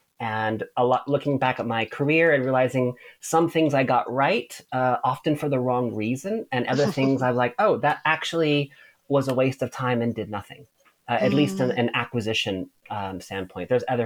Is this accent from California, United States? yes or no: yes; California, United States; also born or lived in Atlanta, Georgia; I'm from California, but I was going to high school out near Atlanta, Georgia.